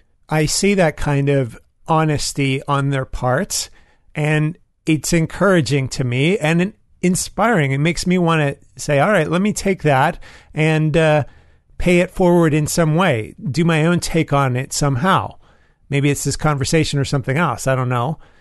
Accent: New York, United States; born there; I was born in New York, some of you know. So I have some allegiances. So it's not like I'm a fair weather fan for the Mets

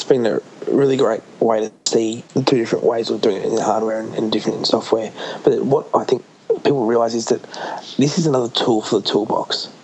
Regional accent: Australia; I'm here for a good old chin wag, and I'm an Aussie

